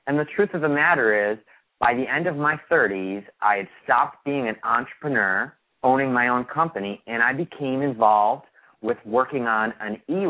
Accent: Chicago, Illinois, United States; also born or lived in Buffalo / Boston; I grew up in Buffalo, Boston, and Chicago most of my life. And growing up in Chicago, you know, was a good Midwestern environment to grow up into.

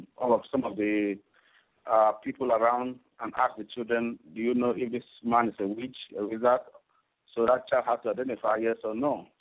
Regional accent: Nigeria; I'm actually from Nigeria.

